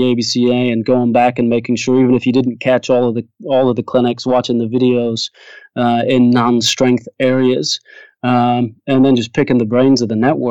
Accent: London, United Kingdom; I'm a dual citizen, British and American, but I grew up playing in England, played in London, and by the time I got to play my first Little League game, our family had moved outside of London.

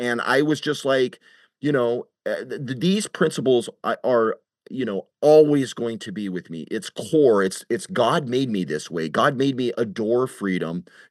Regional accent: United States; I'm like, I'm an American, and free speech is really important to me.

